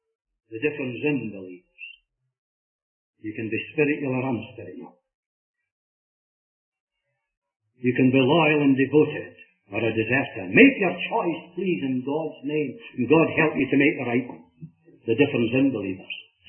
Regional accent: Kilmarnock, Scotland, United Kingdom; Because I come from Kilmarnock, many folks will speak to me about John Ritchie.

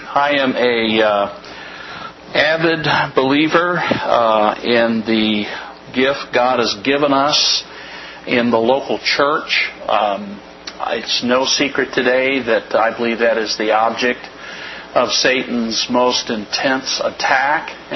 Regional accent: Oklahoma, United States; I'm from Oklahoma originally, so it's Georgia out that way.

